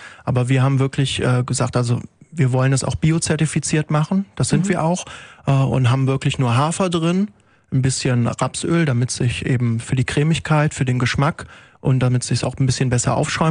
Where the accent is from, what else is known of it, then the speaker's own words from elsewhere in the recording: Bonn, North Rhine-Westphalia, Germany; now in Wuppertal, Germany; sondern in meiner alten Heimat in Bonn